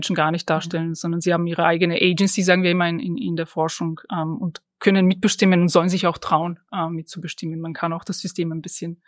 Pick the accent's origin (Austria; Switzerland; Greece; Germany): Austria; ich bin ja auch Österreicherin.